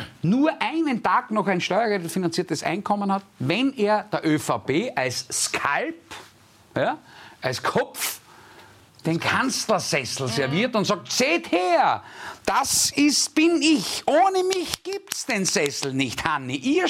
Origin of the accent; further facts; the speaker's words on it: Austria; Ich sage, bei uns Österreichern ist immer ein bisschen eine Blödheit der Großkoalitionäre eingepreist.